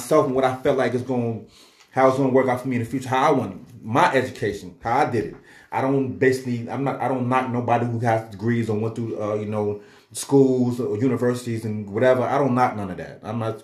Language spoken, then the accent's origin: English; New York, United States; You know, I'm a New Yorker. I'm doing time in Georgia.